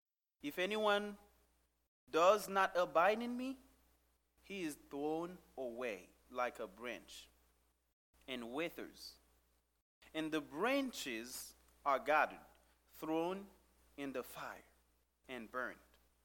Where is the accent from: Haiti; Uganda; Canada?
Haiti; I'm from Haiti, by the way. So in Haiti, we have that joy.